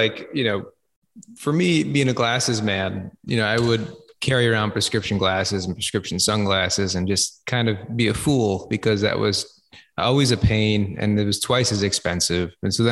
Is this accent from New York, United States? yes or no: no; Minneapolis, Minnesota, United States; I'm from Minneapolis and, you know, that's the home of 3M